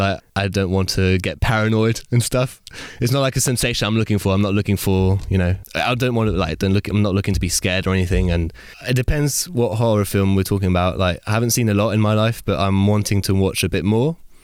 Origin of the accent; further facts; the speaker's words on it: Île-de-France, France; In the suburbs of Paris.